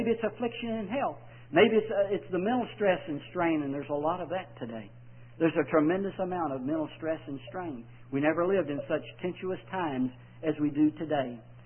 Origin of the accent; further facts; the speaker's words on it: Texas, United States; I want to say little doggy because I'm from Texas